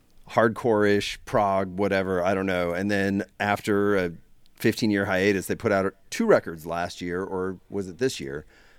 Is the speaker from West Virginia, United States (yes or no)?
no; Long Island, New York, United States; Oh wow, I grew up on Long Island, and there were not a ton of bands happening then, from right around there that I knew of.